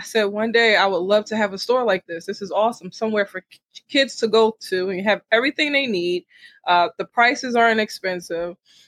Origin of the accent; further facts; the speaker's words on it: Roselle, New Jersey, United States; And I grew up in Roselle, New Jersey, very small town.